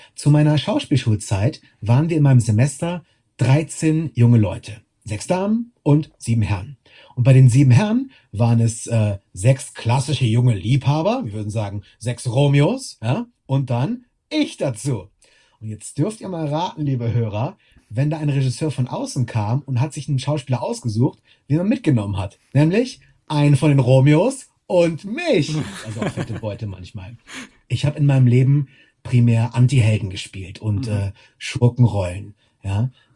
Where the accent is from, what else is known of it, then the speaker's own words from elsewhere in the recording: Lüneburg, Lower Saxony, Germany; Aber ich kehre natürlich immer wieder gerne zurück in die Salz- und Hansestadt Lüneburg, meine Heimat.